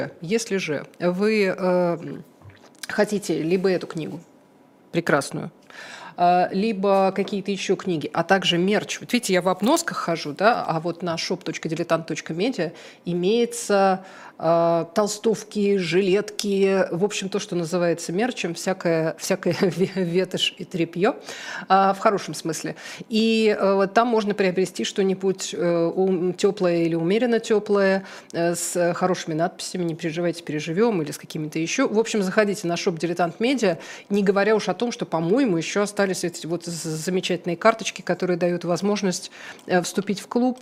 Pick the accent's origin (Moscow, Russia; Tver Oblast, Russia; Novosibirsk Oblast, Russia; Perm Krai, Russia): Moscow, Russia; Я, кстати, тоже, когда познакомилась с Кацем, в первую очередь сказала ему, что я из Щукина.